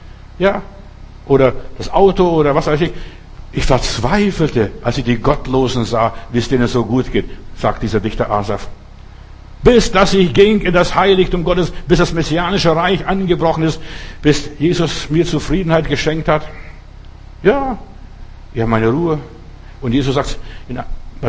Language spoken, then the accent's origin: German; Switzerland; bin ich ein Schweizer, ein Bergler, verstehst?